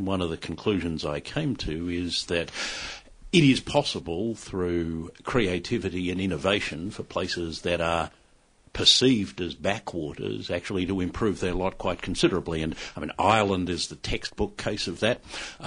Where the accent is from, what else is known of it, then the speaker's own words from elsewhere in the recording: Tasmania, Australia; why Tasmania, my home state, has been for so long the poorest in the country.